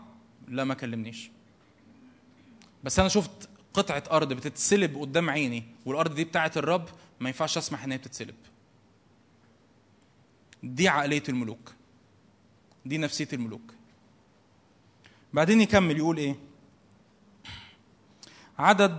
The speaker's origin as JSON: {"language": "Arabic", "country": "Egypt", "said": "يعني انا بكلم مصريين، عارف ان احنا ما بنحافظش على الملكيه العامه"}